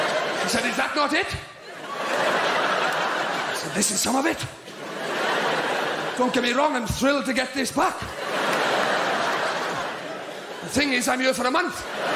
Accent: Wales, United Kingdom; I was excited. I was going abroad. I'm Welsh.

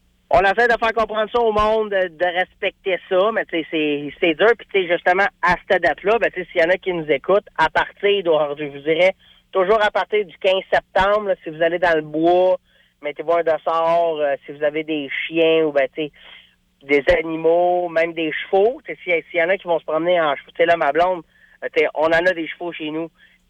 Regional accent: Quebec, Canada; On peut être très, très fier en tant que Québécois de dire que Saint-Tite est reconnu mondialement.

